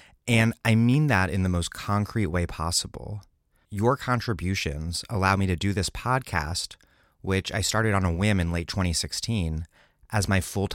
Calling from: Providence, Rhode Island, United States; I'm broadcasting from Providence, Rhode Island.

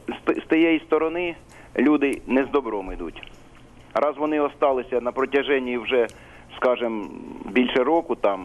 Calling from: Kyiv, Ukraine

